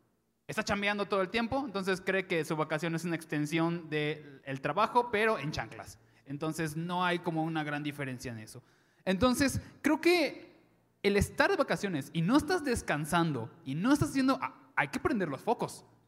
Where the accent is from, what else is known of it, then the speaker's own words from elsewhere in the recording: Mexico; Ese es un hábito que como mexicanos necesitamos cambiar.